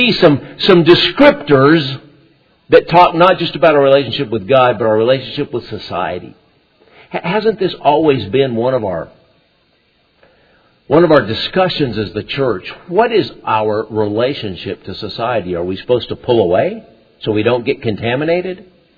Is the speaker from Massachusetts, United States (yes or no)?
no; Texas, United States; Because I'm not really completely, I'm from Texas, but not really.